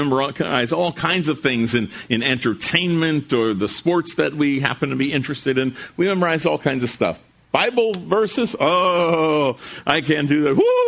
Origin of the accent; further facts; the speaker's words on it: New Jersey, United States; I'm from Jersey. I never thought of Pennsylvania as promised land, but maybe you do.